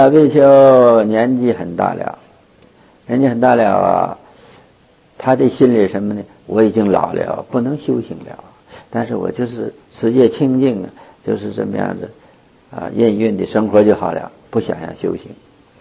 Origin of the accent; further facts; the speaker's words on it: Northeast China, China; 我们东北人说的话叫老坛儿